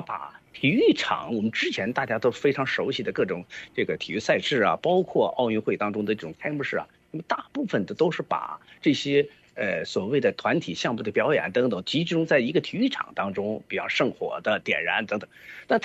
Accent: United States; 我来到巴黎之后，我体验到了巴黎人和我们美国人是一个巨大的差别

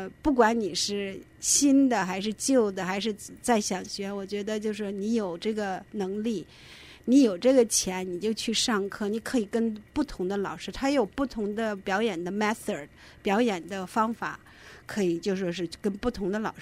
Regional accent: China; also born or lived in Chicago / Hawaii; now in United States; 我小的时候在国内就是

